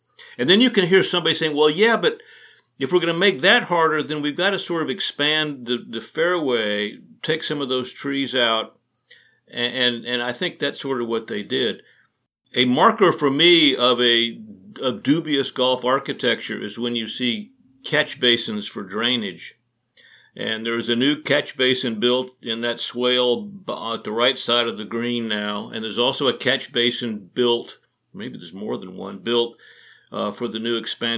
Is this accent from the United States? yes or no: yes; Athens, Georgia, United States; I grew up in Athens, Georgia. We drove over to Augusta one morning.